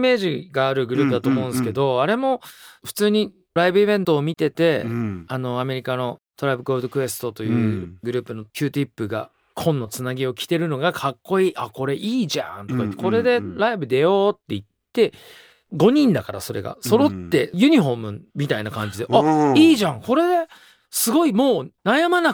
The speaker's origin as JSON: {"language": "Japanese", "region": "Tokyo", "country": "Japan", "said": "いや僕はたまたま東東京人間なんで、なんか江戸っ子なムードというか、そういうの持ち合わせてんのかなって思ったりするっていう"}